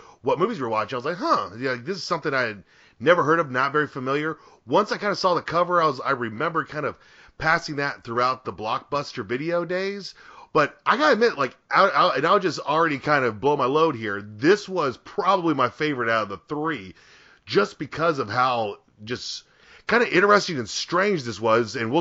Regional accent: Atlanta, Georgia, United States; As everyone knows, I'm from Atlanta, and I love Atlanta-based culture and films.

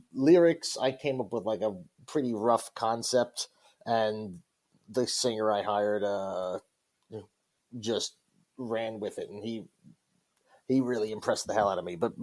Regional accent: Bayonne, New Jersey, United States; also born or lived in Bergen County; Born and raised. I grew up in North Jersey. I was in Bayonne until kindergarten, then moved to Bergen County, as far north as you can get.

